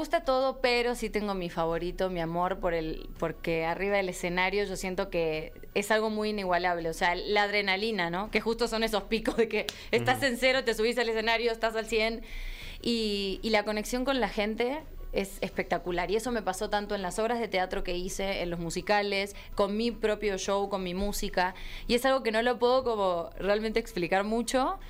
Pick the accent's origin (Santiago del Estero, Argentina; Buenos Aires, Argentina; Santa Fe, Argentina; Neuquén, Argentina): Buenos Aires, Argentina; Lo hice en Buenos Aires.